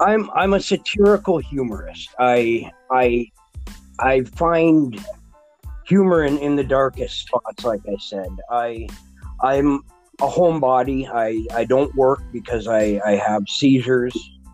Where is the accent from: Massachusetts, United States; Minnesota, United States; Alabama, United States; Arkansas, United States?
Minnesota, United States; now in Dallas-Fort Worth, United States; I live in the Dallas-Fort Worth area in Texas. Awesome. Originally, I'm from the northern states. I'm from Minnesota.